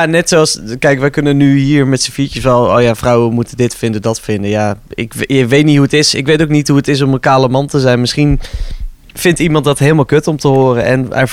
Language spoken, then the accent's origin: Dutch; Uithoorn, North Holland, Netherlands; Toen woonde ik in Uithoorn, waar ik ben opgegroeid.